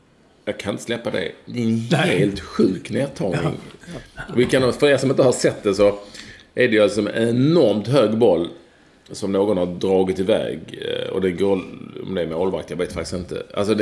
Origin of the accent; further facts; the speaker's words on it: Gothenburg, Västra Götaland County, Sweden; Lite som lustig göteborgare med kepsen på svaj.